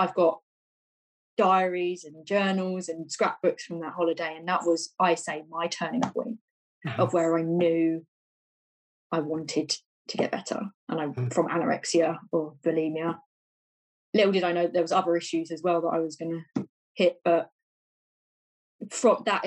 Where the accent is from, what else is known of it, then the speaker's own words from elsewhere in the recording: Lewes, South East England, United Kingdom; I remember I walked into Lewis, my hometown, and I just got on a bus.